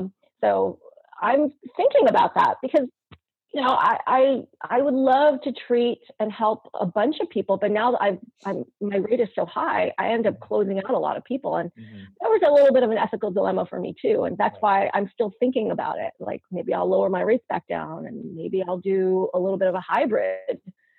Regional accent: New York City, New York, United States; So I came out to California. I'm originally from New York City. I came out to California to do a Kaiser Fellowship

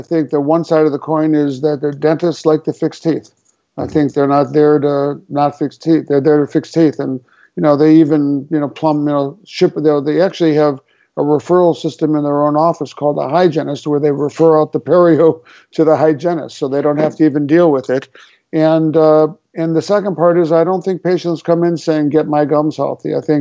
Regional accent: Chicago, Illinois, United States; now in Seattle, United States; So let's see. Grew up in Chicago, went to dental school at University of Illinois.

